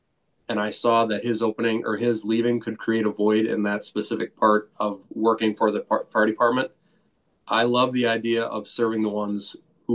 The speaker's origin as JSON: {"language": "English", "town": "Madison", "region": "Wisconsin", "country": "United States", "tie": "born or raised there", "also_born_or_lived": "Arizona", "said": "Nearly a lifelong Madisonian. I was born in Arizona because that's where mom was when I decided to come. But otherwise raised on the east side. Love Madison."}